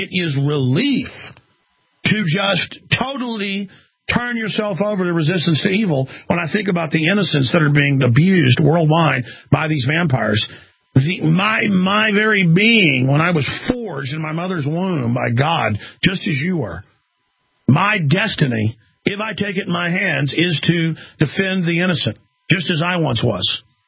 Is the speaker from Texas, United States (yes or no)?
yes; Texas, United States; I mean, I'm from Texas, folks, and the mafia never did do good down here